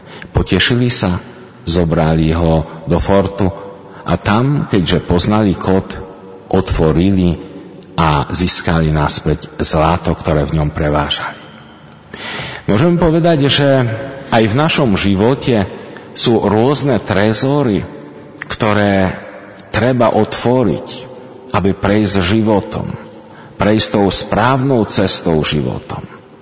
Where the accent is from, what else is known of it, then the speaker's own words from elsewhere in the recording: Poland; Slovak is a second language; now in Slovakia; Aj keď 20 rokov pôsobím na Slovensku, vo väčšine v komintách sme boli Poliaci